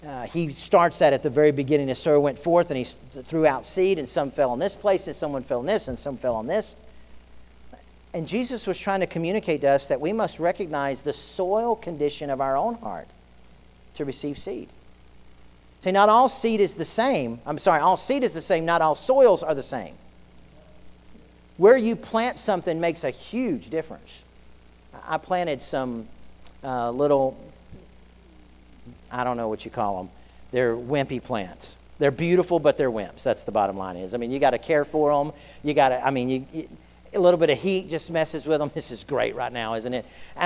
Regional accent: Florida, United States; I grew up in South Florida.

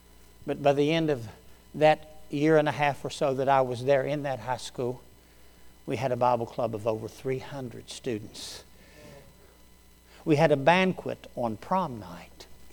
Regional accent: Pennsylvania, United States; born there; My life began, I was born in Pennsylvania, only lived there 4 days.

